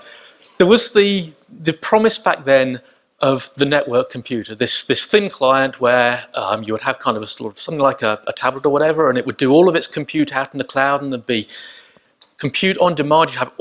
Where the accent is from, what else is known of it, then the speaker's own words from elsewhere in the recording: Wellington, New Zealand; but I'm from Wellington, so wind turbines.